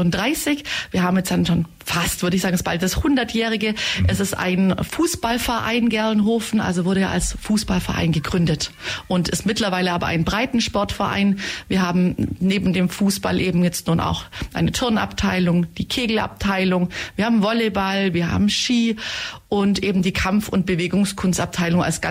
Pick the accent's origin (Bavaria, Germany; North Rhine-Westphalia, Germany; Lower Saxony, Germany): Bavaria, Germany; Finningen; Ich habe als Kind in Finningen auch schon Kung-Fu gemacht und das betreue ich heute auch noch in Gerlenhofen.